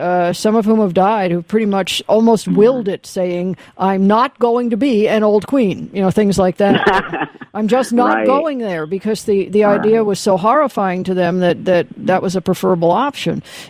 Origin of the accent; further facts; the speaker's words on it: Van Nuys, California, United States; certainly growing up in Van Nuys, you saw it right on the street.